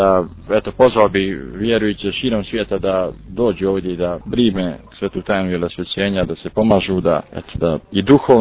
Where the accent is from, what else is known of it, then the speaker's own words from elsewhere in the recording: Herceg Novi, Herceg Novi Municipality, Montenegro; ja pošto dolazim iz grada koji se nalazi na moru, ja sam iz Herceg Novog inače